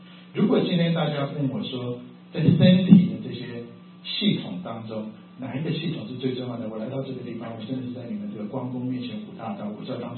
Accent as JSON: {"language": "Chinese", "country": "Japan", "tie": "born or raised there", "said": "我是在日本长大，所以我对日本非常非常熟。这几年，我其实两年前还去日本 long stay"}